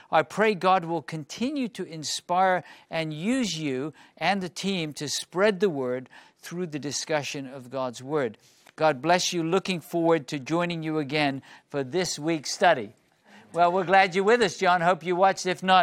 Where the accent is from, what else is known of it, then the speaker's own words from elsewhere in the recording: United Kingdom; accent: British; now in United States; Here's one from my home country, You know, I do now have an American passport, but when I talk about the UK, my British accent comes back.